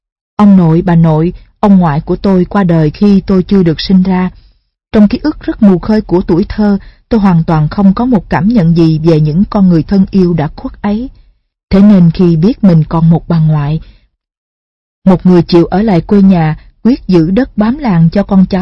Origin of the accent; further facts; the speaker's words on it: Tam Ky, Quang Nam, Vietnam; Tôi sinh ra và lớn lên ở Tam Kỳ